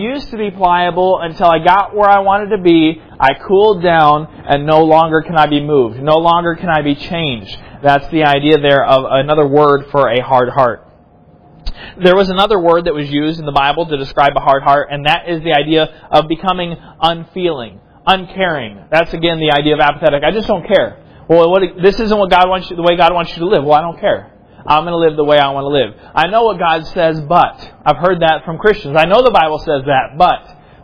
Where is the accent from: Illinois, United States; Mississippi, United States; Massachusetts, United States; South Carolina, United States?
South Carolina, United States; I grew up in South Carolina, and there, most of the dirt is red clay.